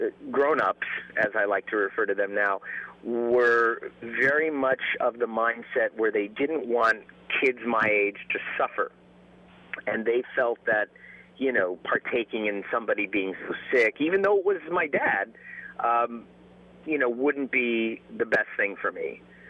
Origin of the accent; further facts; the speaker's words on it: New Jersey, United States; I was growing up in New Jersey, and that's pretty much where I spent the first 8 years of my life in and around Princeton and Paterson, South Orange, New Jersey.